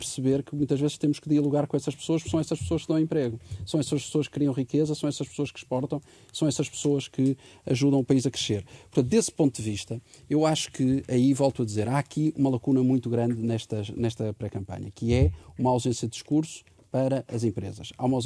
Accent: Portugal; Todos nós estamos, como portugueses

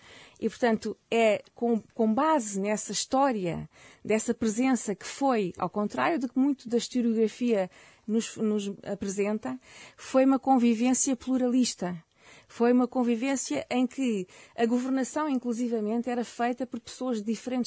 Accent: Portugal; De ser portuguesa. E aqui eu falo enquanto portuguesa

